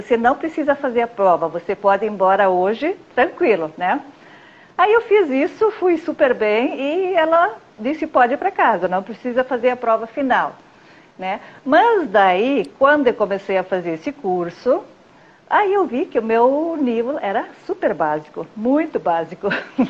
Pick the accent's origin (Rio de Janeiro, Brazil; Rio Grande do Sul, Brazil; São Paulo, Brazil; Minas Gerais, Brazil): Rio Grande do Sul, Brazil; Arroio do Meio; Eu tenho 63 anos, eu sou de Arroio do Meio, Rio Grande do Sul. Sou casada